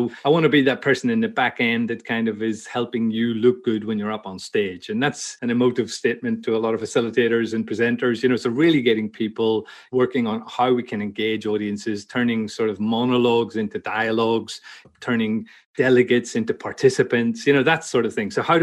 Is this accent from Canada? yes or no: no; Belfast, Northern Ireland, United Kingdom; born there; moved away; Yeah, I'm an Irishman, born in Belfast in Northern Ireland, but moved over to the Middle East in 96 and spent 20 years working in conference and events in the Middle East.